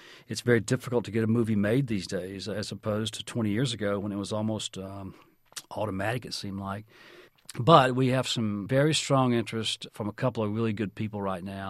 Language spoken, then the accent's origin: English; Arkansas, United States; also born or lived in Mississippi; And growing up in Arkansas and Mississippi, where I'm from, every small town, every porch, every car, every kitchen had a radio.